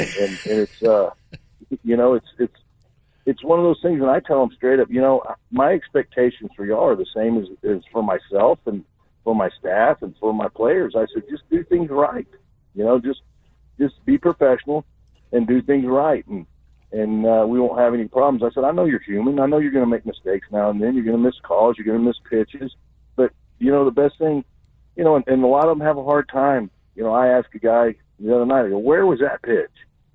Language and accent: English; Texas, United States; I'm from Texas, too, so that's all right.